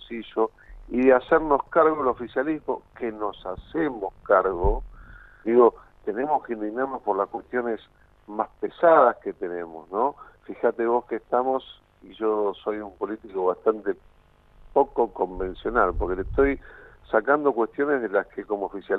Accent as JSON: {"language": "Spanish", "country": "Argentina", "said": "yo ya anduve un año con custodia en mi país como argentino"}